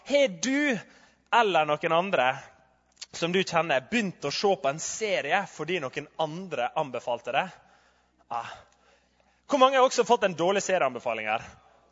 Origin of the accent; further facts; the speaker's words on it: Møre og Romsdal, Norway; accent: Sunnmøre; og som du hører så ikke jeg fra Oslo. Jeg snakker sunnmørsk